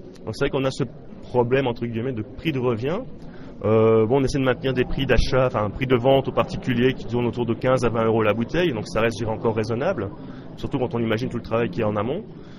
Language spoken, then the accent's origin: French; Belgium; C'est quand même, je dirais, un peu une petite part de fierté quand on est belge avec un produit belge